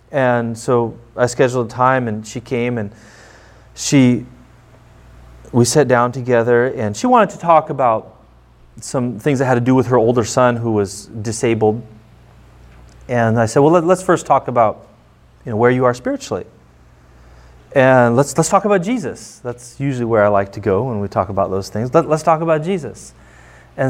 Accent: United States; now in Ukraine; when people find out that I am from the United States

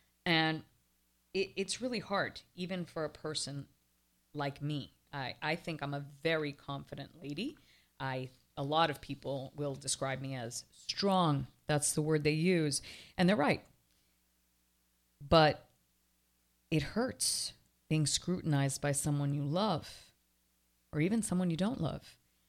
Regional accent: Canada; moved away as an adult; now in Miami, United States; I came from Canada to Miami.

